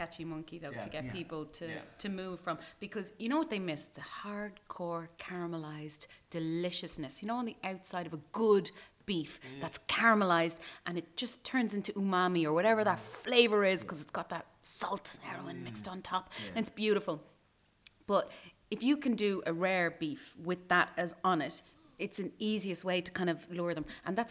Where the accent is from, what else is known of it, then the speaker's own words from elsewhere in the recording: Tallaght, County Dublin, Ireland; in Tala, where I'm from. That's because I'm from Tala.